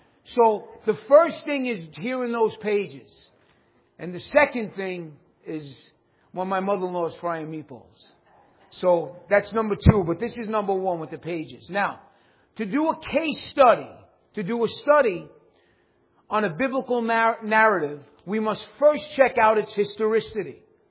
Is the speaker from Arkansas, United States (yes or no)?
no; New York City, New York, United States; If you guys don't know, I'm from New York City. And being from New York, we're territorial people.